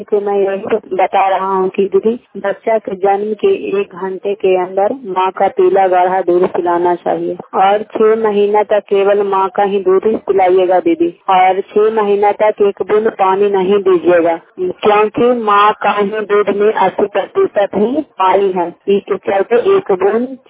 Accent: Bihar, India; प्रखंड नगर नौसा, पंचायत खजरा, क्लस्टर भोगी, जिला नालंदा के निवासी हूँ।

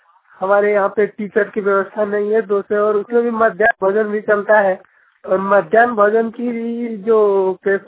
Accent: Dhilwa Chandi, Jharkhand, India; ग्राम ढीलवाचांडी पंचायत ढीलवाचांडी प्रखंड देवघर जिला देवघर का निवासी हूँ, राज्य झारखंड।

